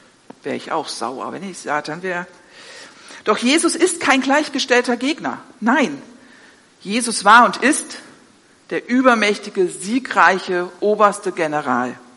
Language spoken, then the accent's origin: German; Berlin, Germany; Ich bin ursprünglich Berlinerin